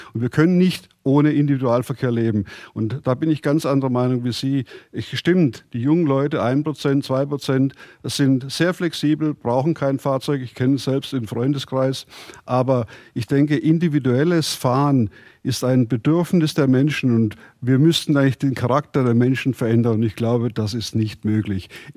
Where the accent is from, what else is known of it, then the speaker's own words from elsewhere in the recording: Remseck, Baden-Württemberg, Germany; ich komme aus Remseck